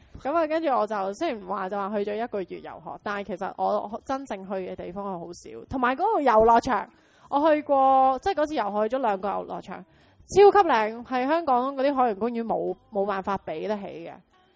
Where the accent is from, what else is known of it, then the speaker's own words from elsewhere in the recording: China; 我系中国人。